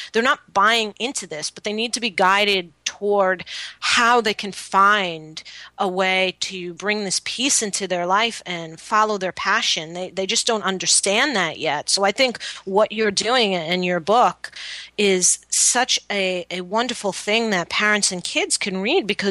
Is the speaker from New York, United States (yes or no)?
yes; Queens, New York, United States; I grew up in Queens